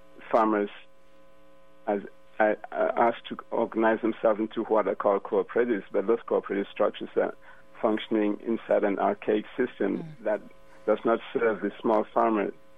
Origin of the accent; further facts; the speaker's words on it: Cameroon; now in Atlanta, United States; I'm a small farmer, even though I'm calling from Atlanta. I'm from Cameroon. I have a farm in Cameroon.